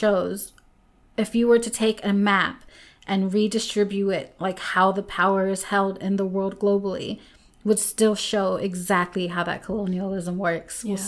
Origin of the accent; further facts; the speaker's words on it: United States; But I mean, yeah, like, growing up in the States, we were very much taught, again, to have that Islamophobia